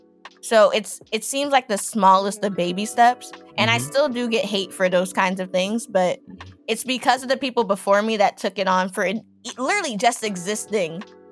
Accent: New York, United States; You're from New York, because I'm from New York.

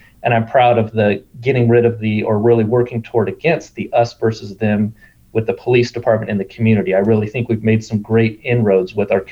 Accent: Ripon, California, United States; I grew up initially in Ripon, California, the south end of San Joaquin County, so very much smaller town.

